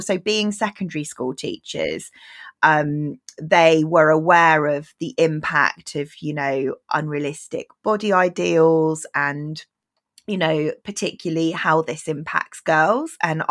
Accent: Bristol, South West England, United Kingdom; So I grew up in a fairly progressive city. I grew up in Bristol.

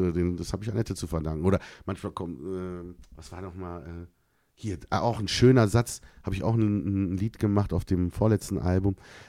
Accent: Berlin, Germany; gerade als Berliner kennt man natürlich diese Stadthymne.

